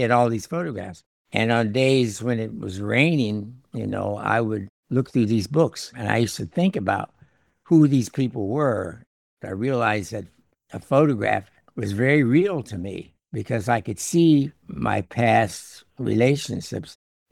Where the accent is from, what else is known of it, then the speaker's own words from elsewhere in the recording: Columbus, Ohio, United States; I'm a painter, photographer. I grew up in Columbus, Ohio, and I studied photography at Ohio University.